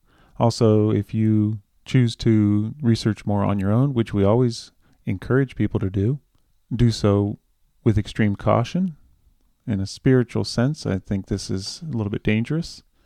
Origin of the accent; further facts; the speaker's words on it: Japan; It's reminiscent to, for me, of growing up in Japan.